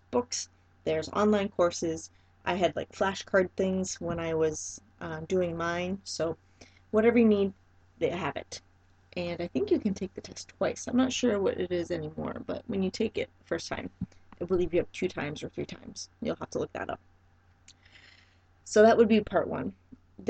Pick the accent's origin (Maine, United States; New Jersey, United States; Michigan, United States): Maine, United States; So when I was a baby trainer, I came from Maine, which again, no one had a trainer, like I said before. Money was always a thing for us growing up.